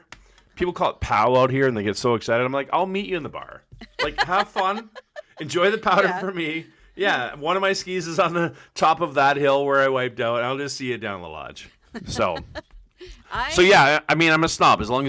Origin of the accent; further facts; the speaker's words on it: Ontario, Canada; But the difference out here versus Ontario, because I grew up in Ontario skiing.